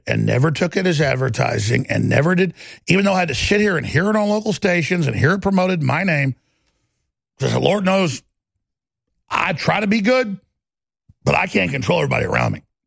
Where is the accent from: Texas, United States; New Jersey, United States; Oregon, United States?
Texas, United States; See, because I'm a Texan.